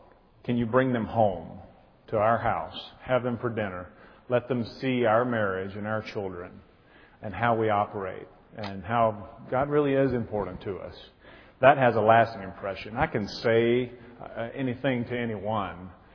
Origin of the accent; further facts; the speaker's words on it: Mississippi, United States; I grew up in Mississippi, really churched.